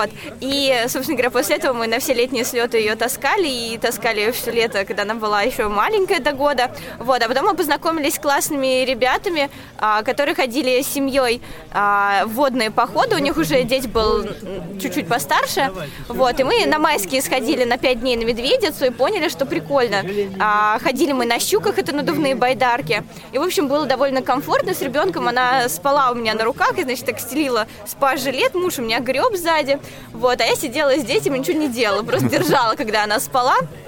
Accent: Zelenograd, Moscow, Russia; я из Зеленограда.

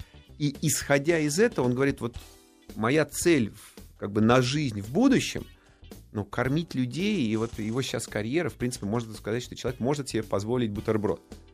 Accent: Moscow, Russia; also born or lived in India / New York; Я родился в Индии. Когда мы были маленькие с братом, наша семья жила в Нью-Йорке. Я про себя говорю, что я вырос в деревне. Потому что примерно вот в этом возрасте, хотя мы уже тогда жили в Москве

